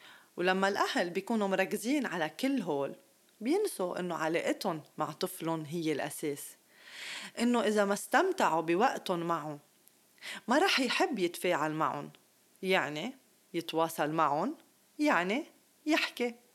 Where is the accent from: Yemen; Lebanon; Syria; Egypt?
Lebanon; also born or lived in Kuwait / Dubai; وبلبنان بحكم اني لبنانية عشت لفترة 24 سنة بلبنان وعندي كتير ناس بعرفهم ببلدي.